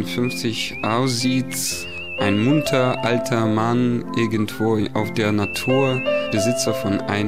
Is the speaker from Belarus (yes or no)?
yes; Belarus; now in Berlin, Germany; ich komme aus Weißrussland